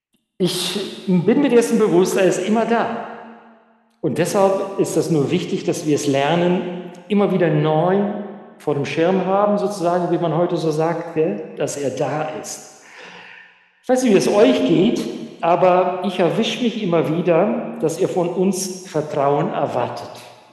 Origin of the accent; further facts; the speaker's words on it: Germany; Wir als Deutsche, wir sind schon komplex, oder?